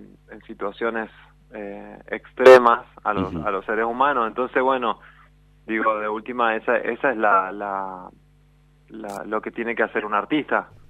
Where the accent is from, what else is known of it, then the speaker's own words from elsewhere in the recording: Chaco, Argentina; Nosotros no nos presentamos como Chaco, sino